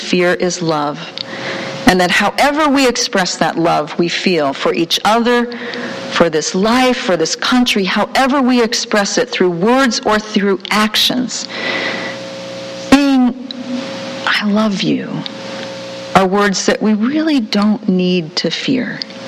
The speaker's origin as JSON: {"language": "English", "region": "Midwest", "country": "United States", "said": "I'm a Midwesterner born of Hungarian, Croatian immigrants on one side and hardscrabble Tennessee farmers on the other"}